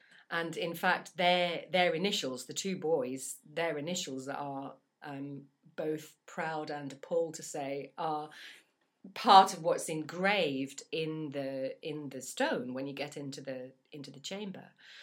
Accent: England, United Kingdom; I was born and raised in England

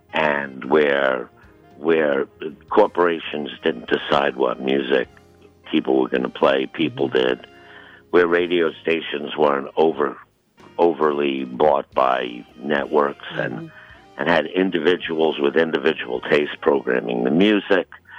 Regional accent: New York, United States; hey, I'm a musician from New York.

